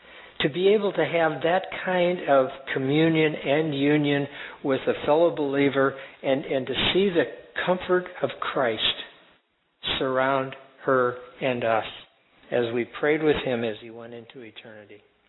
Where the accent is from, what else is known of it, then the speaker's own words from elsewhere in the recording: United States; what an encouragement to me as an American.